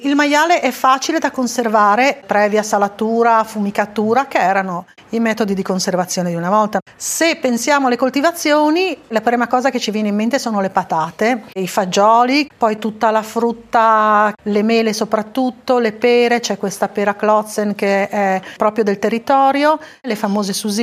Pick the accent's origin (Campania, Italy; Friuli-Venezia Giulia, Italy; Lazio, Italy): Friuli-Venezia Giulia, Italy; Tarvisio; Siamo cresciuti insieme a Tarvisio.